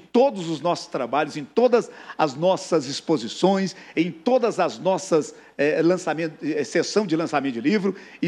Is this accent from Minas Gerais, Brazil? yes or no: yes; Araguari, Minas Gerais, Brazil; honrado com a deferência que acabo de ser distinguido pela Câmara Municipal de Vereadores de Araguari. Minha terra, meu solo, meu brasão, meu torrão.